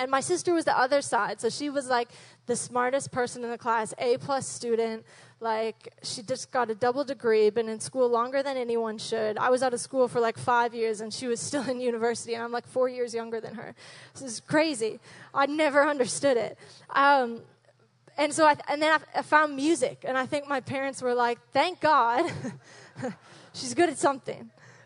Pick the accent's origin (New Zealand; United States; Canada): Canada; Calgary, Alberta; I grew up in Calgary, and I was a very wild, free child. Grew up in the country.